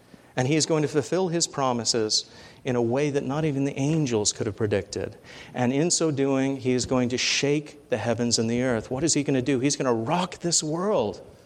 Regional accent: England, United Kingdom; particularly in my home country in England

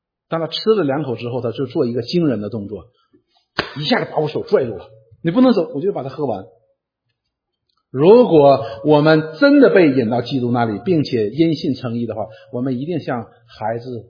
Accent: China; 中国，因为我们不但我们中国人讲

